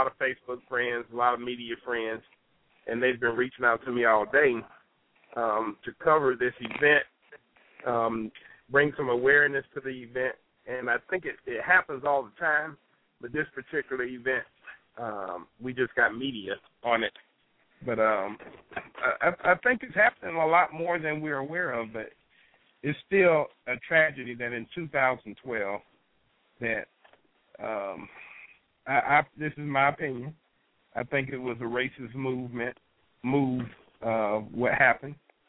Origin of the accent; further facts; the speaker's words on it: Lakeland, Florida, United States; moved away; Well, being that I'm from Lakeland, Florida, which is pretty much about a half an hour, 40-minute drive from Sanford